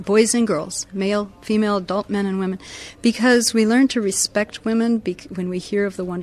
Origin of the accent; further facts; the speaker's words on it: Holland, Michigan, United States; I'm from Holland, Michigan.